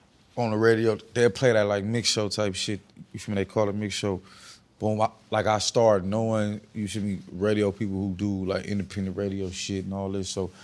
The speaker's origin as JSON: {"language": "English", "region": "West Coast", "country": "United States", "said": "I'm like, nigga, I'm from the West Coast. What the fuck it supposed to sound like?"}